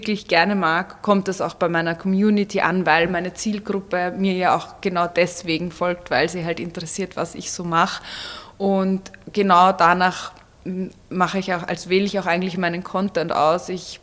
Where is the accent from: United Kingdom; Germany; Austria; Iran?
Austria; Vienna; eigentlich bin ich in Wien aufgewachsen und geboren und ich mag Wien auch wirklich sehr gerne